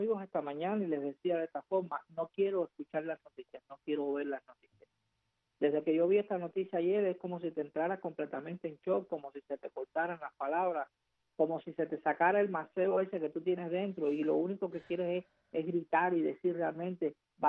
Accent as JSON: {"language": "Spanish", "country": "Cuba", "said": "nos caracteriza como cubanos muchas veces cuando estamos dentro de Cuba"}